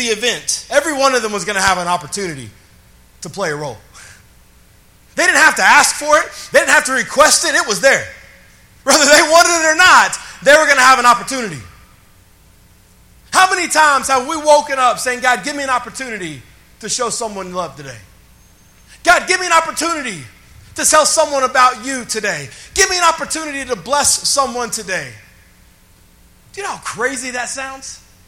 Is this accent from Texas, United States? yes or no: yes; Dallas, Texas, United States; I am a Texas forever kid, born and raised in Dallas. And there is something beautiful about a painted Texas sunrise or sunset.